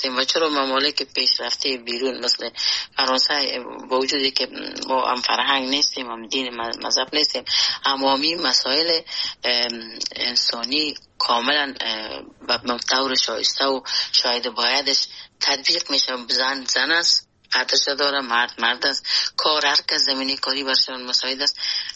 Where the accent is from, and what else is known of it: Afghanistan; born or raised there; moved away